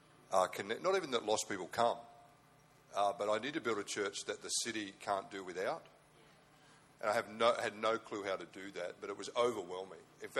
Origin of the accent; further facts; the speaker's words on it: Wollongong, New South Wales, Australia; I mean, I'm from Wollongong, everything's weird.